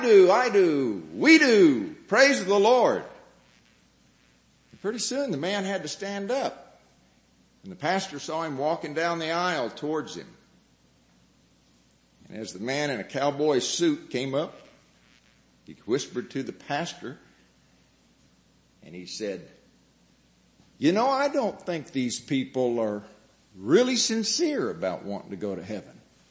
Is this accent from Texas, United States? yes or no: yes; Houston, Texas, United States; As Brother Matt said … I come from Houston, Texas.